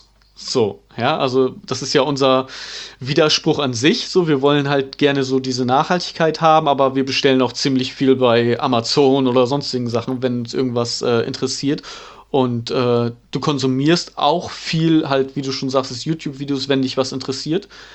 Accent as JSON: {"language": "German", "town": "Emden", "region": "Lower Saxony", "country": "Germany"}